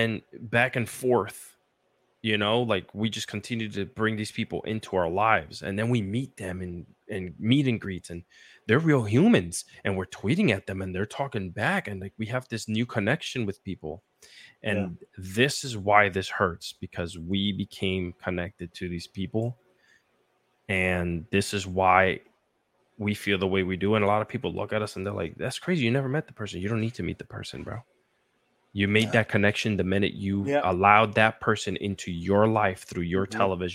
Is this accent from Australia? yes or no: no; Puerto Rico; I grew up in Puerto Rico watching with my grandfather.